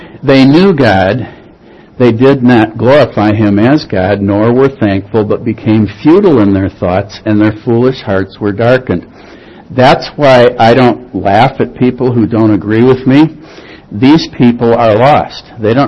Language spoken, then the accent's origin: English; Wheeling, Illinois, United States; I'm a nobody from Wheeling High School in Wheeling, Illinois.